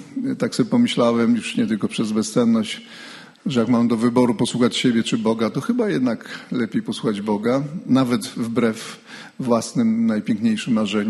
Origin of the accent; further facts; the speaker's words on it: Radom, Masovian Voivodeship, Poland; To moje rodzinne miasto Radom.